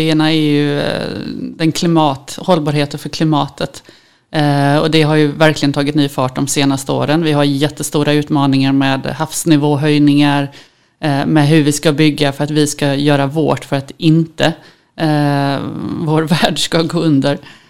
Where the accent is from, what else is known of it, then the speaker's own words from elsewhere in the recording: Varberg, Halland County, Sweden; also born or lived in Göteborg; now in Malmö, Sweden; Jag är uppvuxen i Varberg i Halland, har bott en del i Göteborg och landade här i slutet av 90-talet.